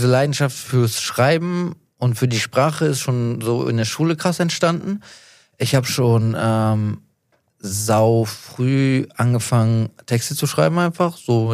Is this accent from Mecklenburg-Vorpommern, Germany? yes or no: no; Cologne, North Rhine-Westphalia, Germany; ich bin aus Köln.